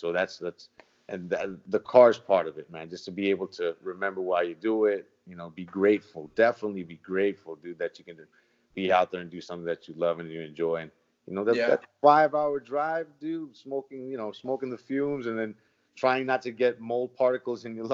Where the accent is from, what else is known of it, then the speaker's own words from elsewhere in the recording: New York, United States; I'm from New York originally, man, so there's something in the water.